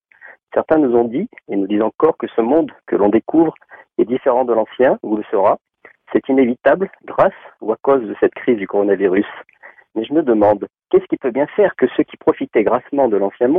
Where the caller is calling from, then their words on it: Provence-Alpes-Côte d'Azur, France; des Bouches-du-Rhône.